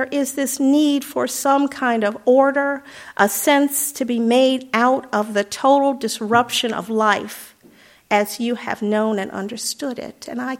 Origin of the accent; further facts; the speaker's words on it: Detroit, Michigan, United States; I grew up in Detroit, Michigan, in a neighborhood that became increasingly violent as the economy deteriorated and the drug and gang culture took over.